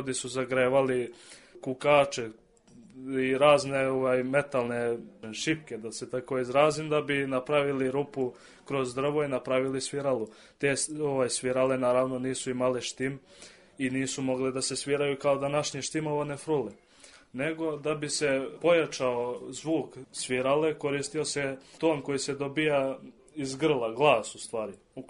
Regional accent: Kovačevo, Raška District, Serbia; Dolazim iz Novog Pazara, tačnije iz okoline Novog Pazara, to je selo Kovačevo koje se nalazi u podnožju planine Golije

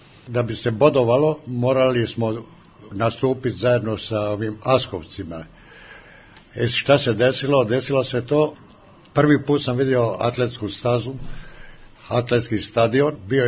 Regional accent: Dalmatia, Croatia; Ja sam Dalmatinac, ne trčim ja toliko.

